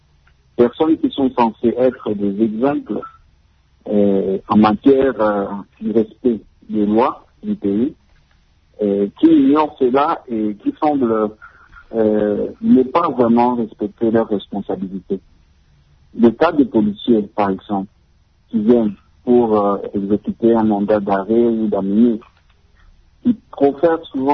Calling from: Lubumbashi, Haut-Katanga, DR Congo; je suis déjà rentré chez moi à Lubumbashi.

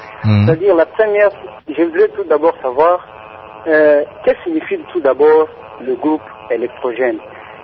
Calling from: Kolwezi, Lualaba, DR Congo; Bonjour aussi à tous les auditeurs de la radio Kati qui sont ici chez nous à Kolwezi.

